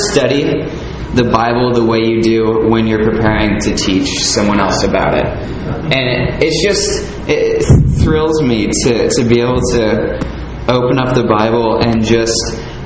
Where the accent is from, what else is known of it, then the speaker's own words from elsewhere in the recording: Silverado, California, United States; I grew up in California, Orange County, a little tiny town called Silverado outside of Orange County.